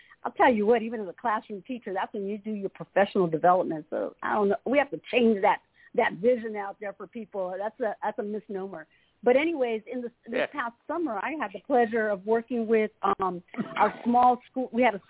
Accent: California, United States; plug my home state of California

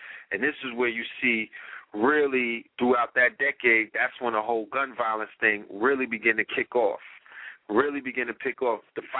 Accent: Brooklyn, New York, United States; And I come from Flatbush in the territories of Brooklyn.

